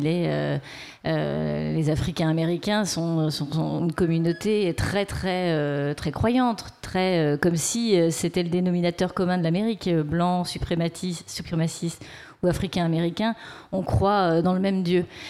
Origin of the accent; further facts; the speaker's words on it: France; en tant que Française non spécialiste